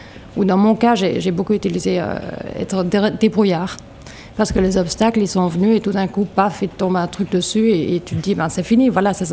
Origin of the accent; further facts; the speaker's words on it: Denmark; moved away as an adult; now in Belgium; Alors moi j'ai grandi au Danemark, j'ai vécu 20 ans au Danemark. Et en revenant en Belgique, quand j'avais 28 ans